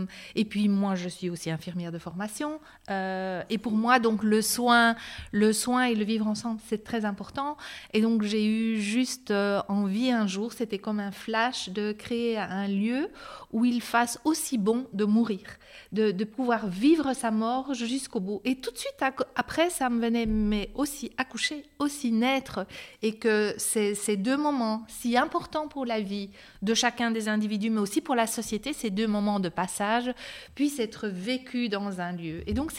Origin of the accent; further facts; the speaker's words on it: Brussels, Brussels-Capital Region, Belgium; Je suis bruxelloise depuis toujours, ou à peu près.